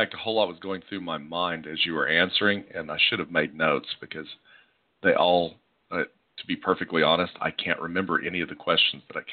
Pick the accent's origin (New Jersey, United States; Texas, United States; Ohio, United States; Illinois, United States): Texas, United States; I grew up in the Texas Panhandle, and I was 17 before I realized trees could actually grow straight because there's so much wind up there.